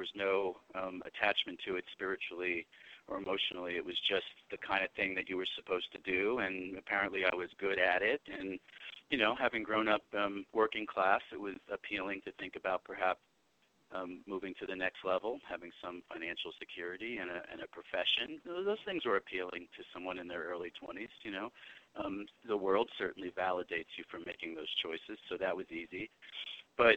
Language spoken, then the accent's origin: English; Brooklyn, New York, United States; growing up in, I grew up back east in Brooklyn, New York, you know, it's not like the range of identity constructions, despite the fact that there was a lot of diversity there